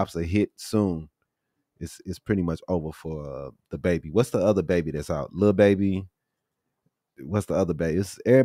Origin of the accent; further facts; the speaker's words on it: Phoenix, Arizona, United States; I got the Suns. I'm from Phoenix.